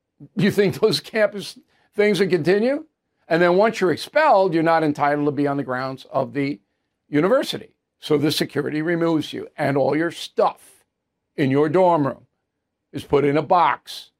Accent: Levittown, New York, United States; when I was raised in Levittown, Long Island, New York, a working class town.

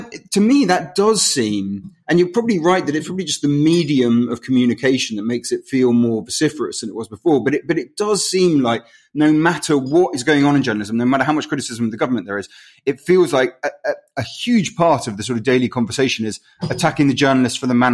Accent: London, United Kingdom; Just as a Londoner

